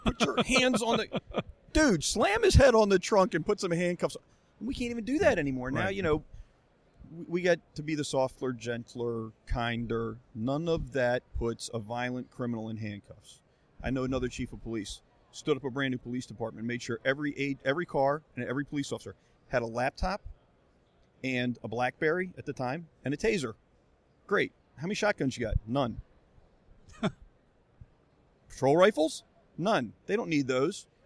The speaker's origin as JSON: {"language": "English", "region": "Maryland", "country": "United States", "said": "I'm from Maryland, so in Montgomery County, Maryland"}